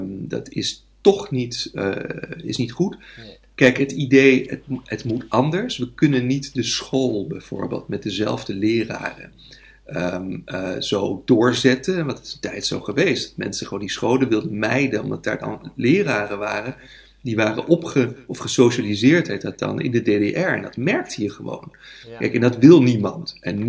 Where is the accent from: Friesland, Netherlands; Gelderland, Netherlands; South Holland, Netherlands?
South Holland, Netherlands; Wassenaar; Ik kom uit Wassenaar. En dat is het rijkste dorp van Nederland, ongeveer. Een van de rijkere dorpen.